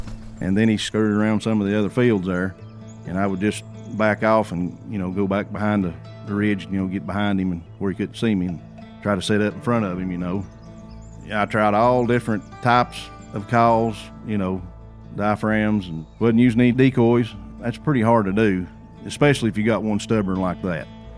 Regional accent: Greeneville, Tennessee, United States; I'm from Greenville, Tennessee.

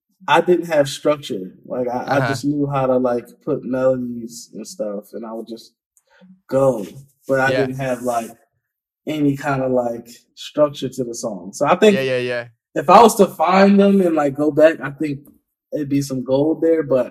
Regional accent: Philadelphia, Pennsylvania, United States; Like, Philly's is a jungle, man. Like, I guess where I grew up, what we all from Philly, where we call Philly is like, the inner city pretty much.

